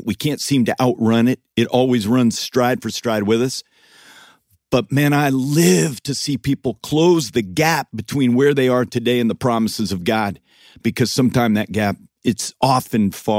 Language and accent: English; Homer, Alaska, United States; I was born in Homer, Alaska, little two-bed hospital, raised in Alaska.